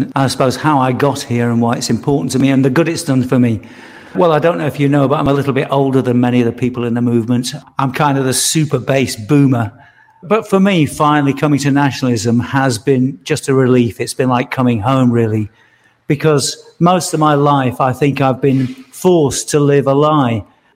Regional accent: Nottingham, East Midlands, United Kingdom; being that I'm from Nottingham

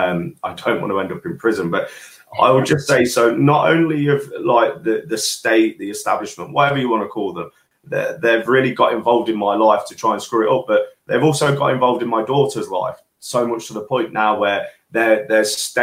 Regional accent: United Kingdom; we as British people should be focusing on our own country

